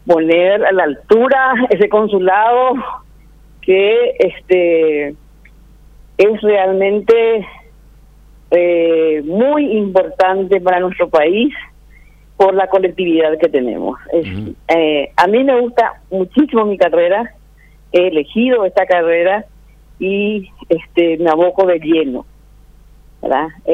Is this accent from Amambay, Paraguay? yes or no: yes; Pedro Juan Caballero, Amambay, Paraguay; De que soy el Pedro Juan Caballero.